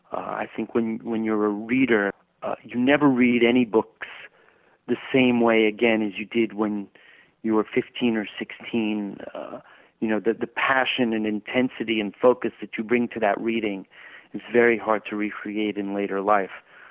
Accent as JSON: {"language": "English", "region": "England", "country": "United Kingdom", "tie": "born or raised there", "moved": "as an adult", "lives_now": "United States", "said": "As for who influenced me or what started me, I grew up in England."}